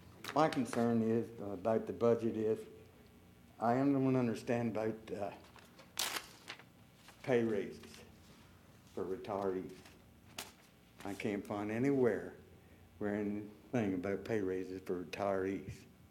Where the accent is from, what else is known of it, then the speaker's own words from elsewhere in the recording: Georgetown, Delaware, United States; I'm from Georgetown, Delaware